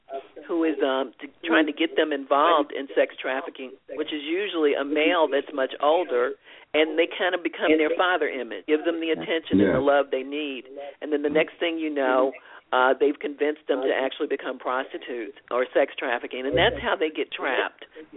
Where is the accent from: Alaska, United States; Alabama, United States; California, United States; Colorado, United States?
Alabama, United States; Northport; born there; I was born in Alabama in a little town called Northport, and we went to church every Sunday, of course.